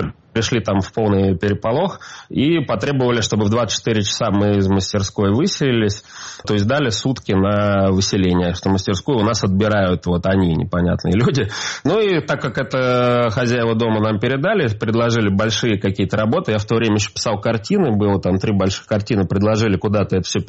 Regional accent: Moscow, Russia; я москвич, в Москве зарегистрирован.

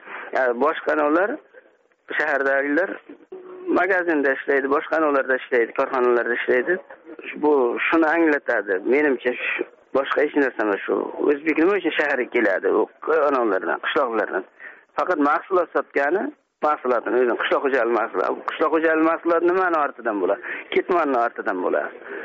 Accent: Samarqand, Samarqand Region, Uzbekistan; Men Samarqanddanman.

